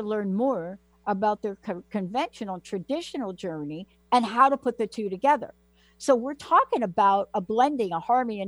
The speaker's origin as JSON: {"language": "English", "region": "East Coast", "country": "United States", "tie": "born or raised there", "said": "I grew up on the East Coast as well."}